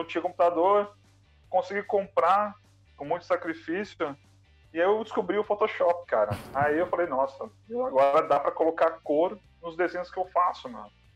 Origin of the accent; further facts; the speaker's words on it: São Paulo, Brazil; now in Guarulhos, Brazil; Eu sou aqui de São Paulo, tô em Guarulhos.